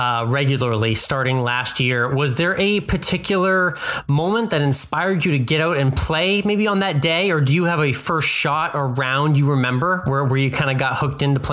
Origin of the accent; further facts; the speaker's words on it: Northeast, United States; I grew up in the Northeast as well. And everyone up there knows that, you know, certain sports are for certain seasons.